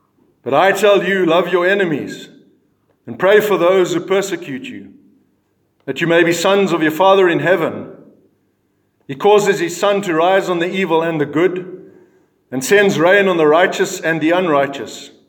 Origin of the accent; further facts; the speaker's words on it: South Africa; I grew up in South Africa.